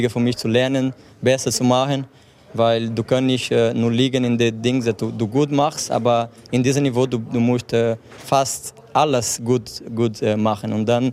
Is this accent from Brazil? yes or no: yes; Brazil; German is a second language; Ja, natürlich. Ich bin ein Brasilianer.